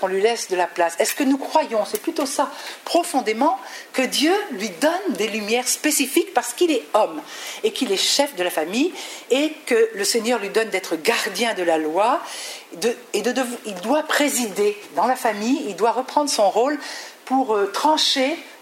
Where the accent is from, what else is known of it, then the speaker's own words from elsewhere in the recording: North, France; puisqu'on est du Nord, et que ça se passait dans le Midi